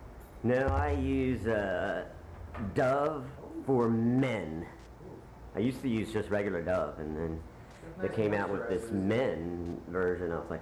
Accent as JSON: {"language": "English", "town": "Philadelphia", "region": "Pennsylvania", "country": "United States", "said": "Well, my planet is, oh no, from Philadelphia. It's Pennsylvania City."}